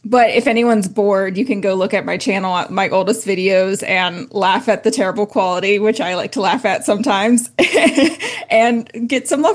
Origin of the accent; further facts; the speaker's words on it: Ohio, United States; No, so I'm from Ohio